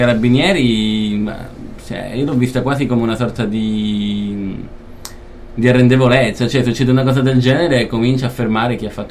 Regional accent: Calabria, Italy; Guarda, io questa vicenda ovviamente essendo calabrese l'ho vissuta

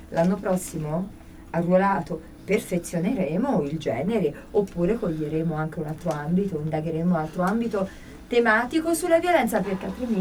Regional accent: Perugia, Umbria, Italy; io sono di Perugia, amo la mia città

